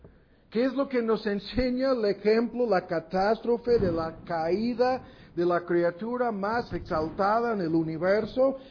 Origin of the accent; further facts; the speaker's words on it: United States; Spanish is a second language; Además hay muchos peligros aquí, yo soy gringo y me pueden hacer, quién sabe.